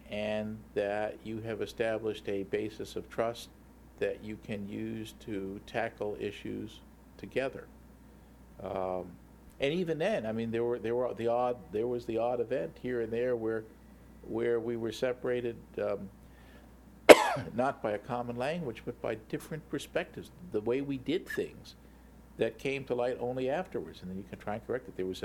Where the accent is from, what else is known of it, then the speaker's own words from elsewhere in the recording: United States; It's an honorary knighthood because I'm American, but yes, I was.